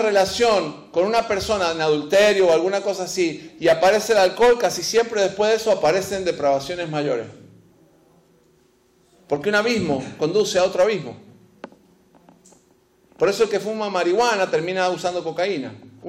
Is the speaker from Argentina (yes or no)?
yes; Argentina; yo soy argentino.